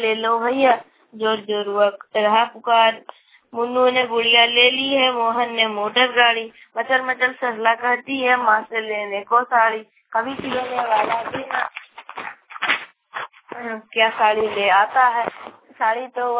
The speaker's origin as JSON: {"language": "Hindi", "town": "Bahradi", "region": "Jharkhand", "country": "India", "said": "और मैं बहराड़ी का रहने वाला हूँ, गोरू पंचायत का हूँ और गिरिडीह जिला गिरिडीह प्रखंड जमुआ और राज्य झारखंड।"}